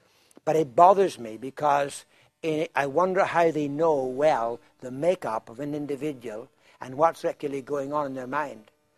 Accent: Ireland; being Irish, if I paid $350, I'd have a bigger problem than when I started.

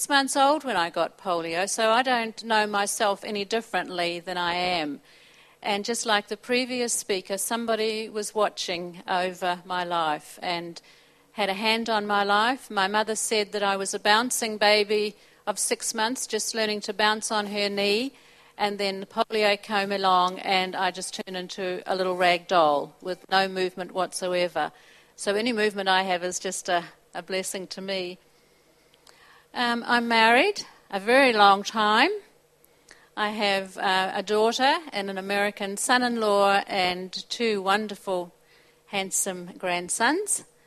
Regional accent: Sydney, New South Wales, Australia; born there; because I was born in Sydney

